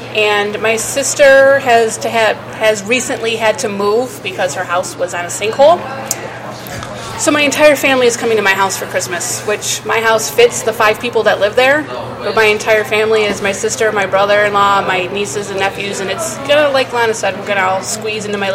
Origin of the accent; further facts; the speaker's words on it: Scotland, United Kingdom; No, I'm Scottish.